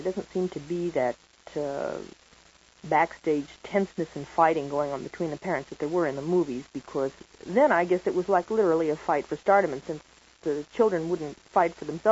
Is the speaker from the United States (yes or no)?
yes; California, United States; my mother is still living within a few blocks of where I was raised in California.